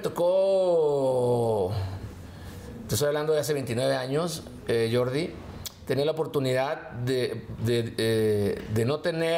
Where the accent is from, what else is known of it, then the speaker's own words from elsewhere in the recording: Sinaloa, Mexico; Obvio, pues somos de Sinaloa.